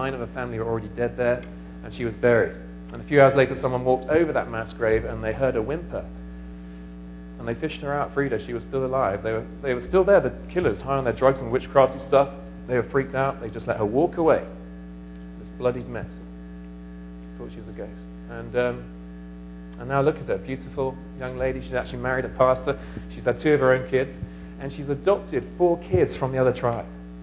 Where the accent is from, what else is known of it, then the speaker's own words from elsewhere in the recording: England, United Kingdom; I talked to you as an Englishman, you know, and our national pastime, isn't it, Steve?